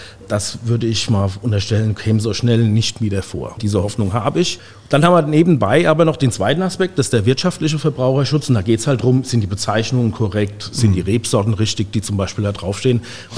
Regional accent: Guntersblum, Rhineland-Palatinate, Germany; Ja, also wie gesagt, aufgewachsen in Guntersblum, dann Abitur gemacht in Oppenheim

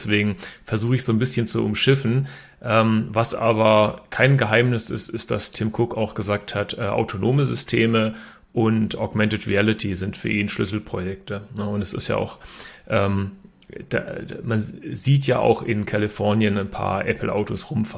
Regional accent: Berlin, Germany; born there; Ich bin sogar selber in Berlin geboren, habe aber meine Hochschulausbildung in Karlsruhe erhalten. Also so bin ich im Prinzip über mein eigenes Studium dann nach Baden-Württemberg gekommen.

